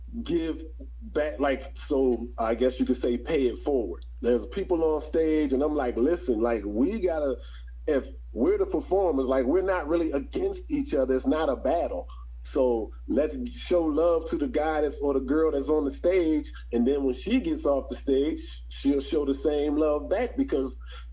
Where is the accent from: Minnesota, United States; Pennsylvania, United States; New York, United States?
Pennsylvania, United States; Philadelphia; now in Phenix City, United States; Because, like, I'm from Philly, but I live in Phoenix City, Alabama, which is right next door to Columbus, Georgia.